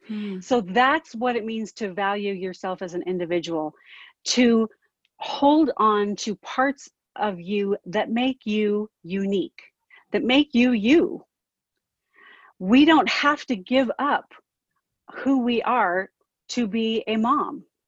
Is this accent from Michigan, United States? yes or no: no; California, United States; I grew up in Southern California. So my grandma had a pool